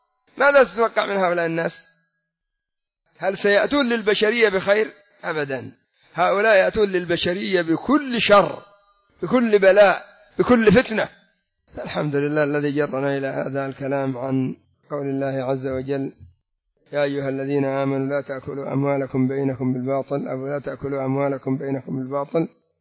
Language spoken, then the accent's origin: Arabic; Yemen; عندنا في عدن وفي حضرموت